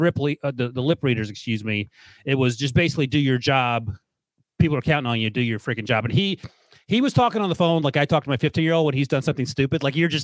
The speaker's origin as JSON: {"language": "English", "region": "North Carolina", "country": "United States", "tie": "born or raised there", "said": "And I grew up in North Carolina"}